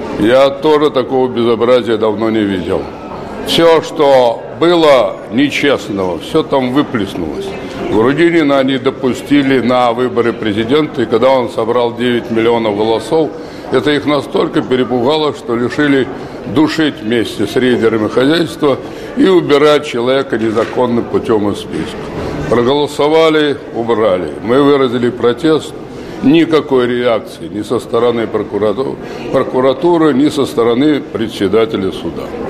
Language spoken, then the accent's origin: Russian; Bryansk Oblast, Russia; Брянская область, ведущая область. Мой родной край, она входила в Орловскую область.